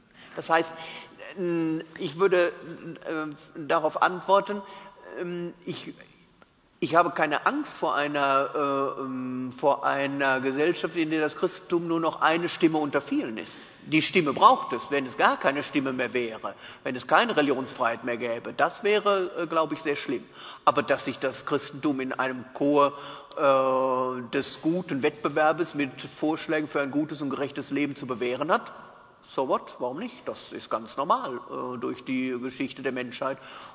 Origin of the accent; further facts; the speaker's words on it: Arnsberg, North Rhine-Westphalia, Germany; Aber ich bin jetzt auch in Arnsberg im Sauerland aufgewachsen.